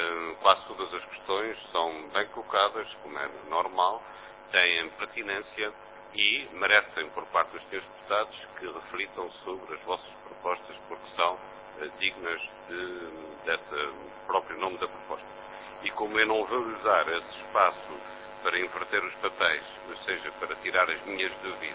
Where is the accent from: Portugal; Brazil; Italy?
Portugal; Azores; eu sou natural dos Açores